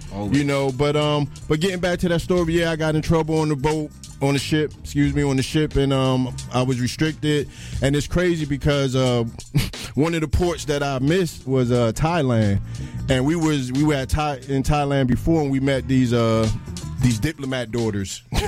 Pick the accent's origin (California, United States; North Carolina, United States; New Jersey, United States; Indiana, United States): New Jersey, United States; Trenton; I was already looking into the 5% because I'm from Trenton, New Jersey. So it's so many 5%ers and Nation of Islam.